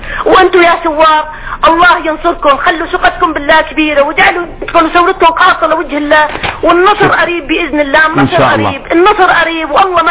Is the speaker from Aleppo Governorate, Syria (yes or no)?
yes; Aleppo, Aleppo Governorate, Syria; صحيح انا بقول قدام العالم انا حلبية